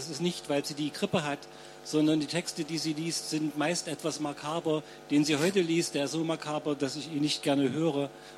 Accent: Thuringia, Germany; Da irrt der Herr oder die Dame, wir kommen nicht aus dem Osten. Thüringen liegt in der Mitte dieser Republik.

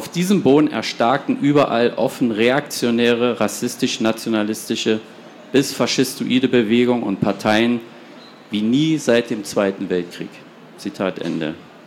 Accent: Berlin, Germany; Sie merken schon, ich komme aus Berlin, manchmal bricht es ein bisschen durch

